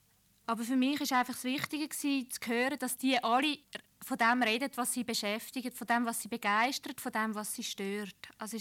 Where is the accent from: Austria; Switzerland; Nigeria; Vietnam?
Switzerland; dass wir als Schweizer Gruppe mit nicaraguanischen Leuten zusammen geschafft haben.